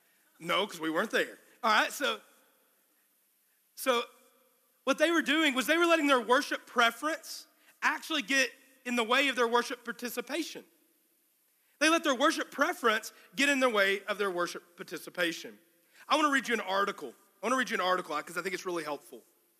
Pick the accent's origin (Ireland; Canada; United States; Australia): United States; Canyon, Texas; One summer, y'all know I came from Canyon, Texas, and in our church there, we had a church kind of like ours.